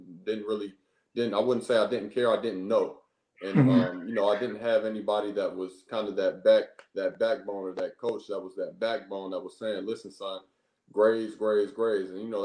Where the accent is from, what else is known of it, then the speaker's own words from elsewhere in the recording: Gardner, United States; I played Gardner football. I grew up in Gardner High School, grew up through Gardner's Pop Warner League and played at North Gardner.